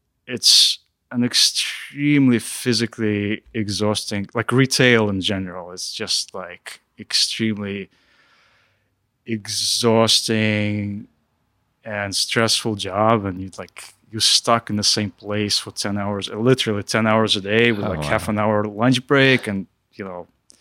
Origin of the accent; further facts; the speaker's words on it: Russia; English is a second language; also born or lived in Israel; I'm originally from Russia, but I lived in Israel for a while.